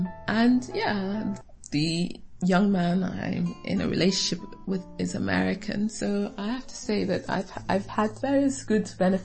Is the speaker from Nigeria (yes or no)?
yes; Nigeria; also born or lived in United Kingdom; now in United States; As much as I see myself as a Nigerian in America or a black British person in America